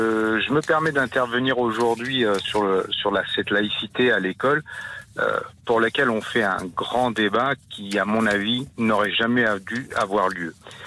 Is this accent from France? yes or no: yes; France; je suis né en France, donc j'ai étudié depuis la maternelle ici.